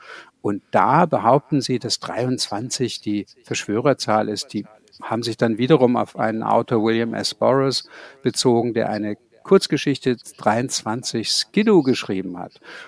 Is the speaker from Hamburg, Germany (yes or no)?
no; Kulmbach, Bavaria, Germany; das ist mir jetzt in Kulmbach, wo ich aufgewachsen bin, passiert